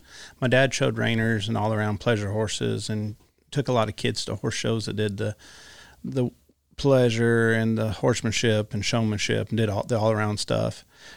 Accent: Ohio, United States; also born or lived in Indiana; I grew up in Ohio, in Indiana. So there wasn't as much roping there as there is here in Texas.

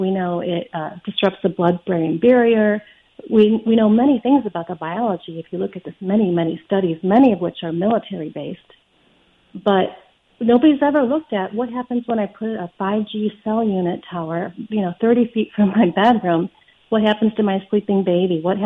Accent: Illinois, United States; And, I grew up in Illinois.

